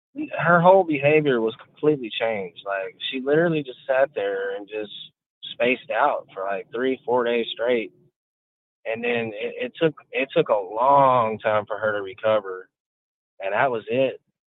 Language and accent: English; Arkansas, United States; from Arkansas.